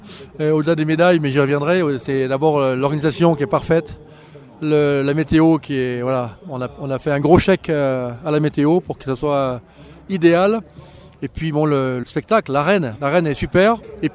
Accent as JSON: {"language": "French", "country": "France", "said": "chez nous en France actuellement, il faut que les athlètes du pays performent."}